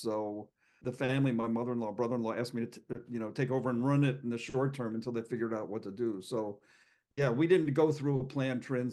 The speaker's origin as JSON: {"language": "English", "country": "United States", "tie": "born or raised there", "said": "growing up in America, you know, we don't ever have to face anything even close to that."}